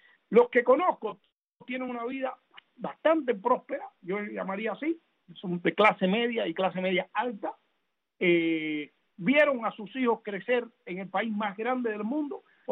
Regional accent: Cuba; Hagamos un reto acá nosotros como cubanos.

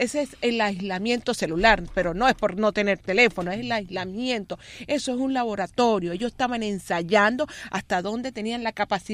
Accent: Venezuela; moved away; No dejamos de ser venezolanos. Así estemos en la China, somos venezolanos.

